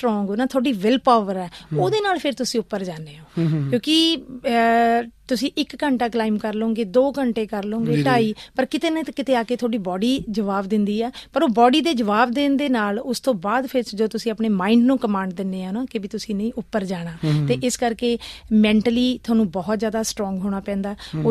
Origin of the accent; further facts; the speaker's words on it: Punjab, India; ਮੈਂ ਪੰਜਾਬ ਤੋਂ ਆਈ ਹਾਂ, ਮੈਂ ਪੰਜਾਬ, ਮੈਂ ਪੰਜਾਬੀਅਤ ਦੀ